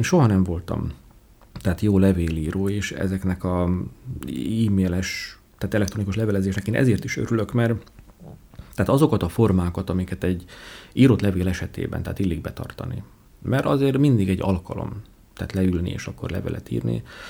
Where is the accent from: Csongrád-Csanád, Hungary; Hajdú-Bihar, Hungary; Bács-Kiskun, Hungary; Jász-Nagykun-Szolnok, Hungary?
Hajdú-Bihar, Hungary; Debrecen; És ugye mivel debreceni vagyok, és hát a munkám is ide köt